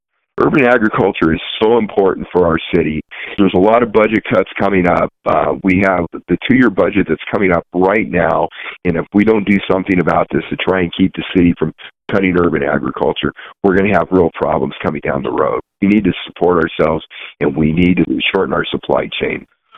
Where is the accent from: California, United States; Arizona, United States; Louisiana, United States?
California, United States; now in Tacoma, United States; I'm not from here. I'm from California, but I came up here in 98